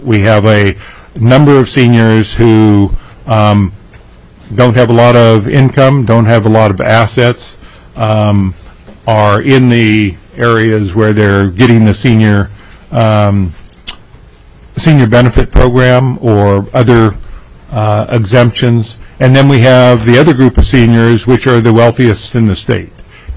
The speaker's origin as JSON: {"language": "English", "region": "Alaska", "country": "United States", "said": "I'm from the Kenai Peninsula Borough."}